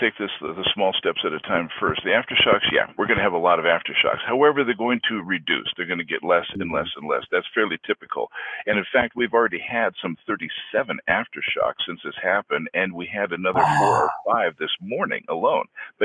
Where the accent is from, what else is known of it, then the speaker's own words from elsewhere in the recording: Great Falls, Montana, United States; I grew up in Great Falls, Montana. I know, Troy, you spent a lot of time in Montana as well. But I grew up in Great Falls.